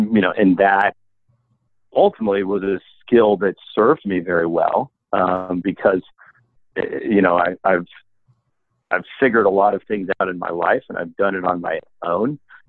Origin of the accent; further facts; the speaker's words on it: Kansas, United States; So, to go back in time, I grew up in Kansas. I was one of four kids in a suburban, nice suburban household.